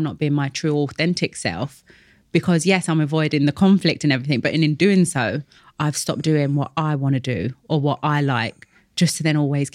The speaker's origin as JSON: {"language": "English", "region": "London", "country": "United Kingdom", "tie": "born or raised there", "said": "that grew up in East London."}